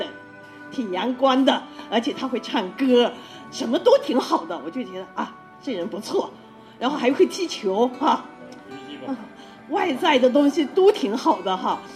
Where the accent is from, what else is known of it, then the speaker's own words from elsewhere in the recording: Yunnan, China; 好，大家好，我们是来自云南的